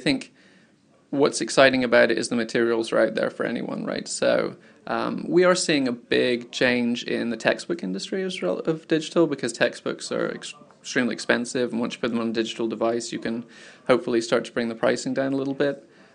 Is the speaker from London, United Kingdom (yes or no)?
no; Scotland, United Kingdom; also born or lived in San Francisco; now in New York, United States; So originally, I'm from Scotland, And then I lived in San Francisco because I thought, well, the tech scene's there. And then I came to New York